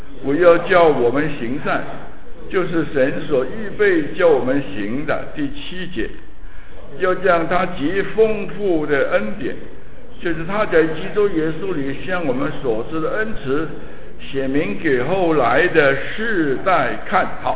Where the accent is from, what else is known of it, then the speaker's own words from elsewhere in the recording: China; 雷公，我中国人称雷公，雷公的儿子